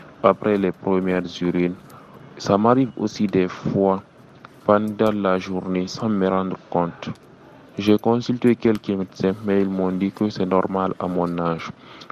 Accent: Guinea; je suis de la Guinée-Conakry. J'ai 23 ans.

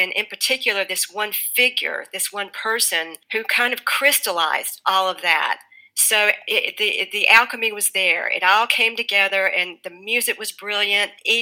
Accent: Greenville, North Carolina, United States; he was a rock drummer with various bands around my hometown, Greenville, North Carolina.

